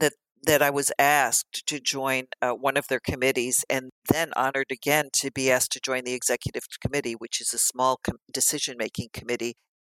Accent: United States; So I thought, as an American, I can bring a different perspective.

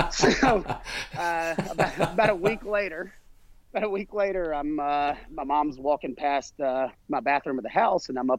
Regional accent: South Carolina, United States; I grew up in South Carolina.

